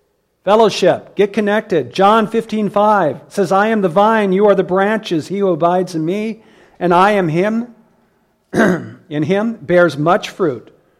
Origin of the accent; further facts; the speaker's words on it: Iowa, United States; now in Blue Lake, United States; I grew up in the Midwest. I grew up in Iowa in the cornfields. When I get up in the morning now, I look out my window and I don't see corn stalks.